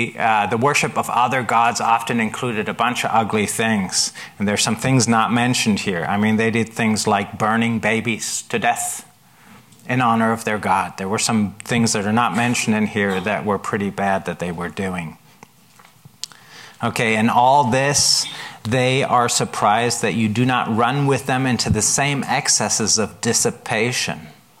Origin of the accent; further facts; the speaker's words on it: Germany; I grew up in Germany, and there, at least as a young person, it was typical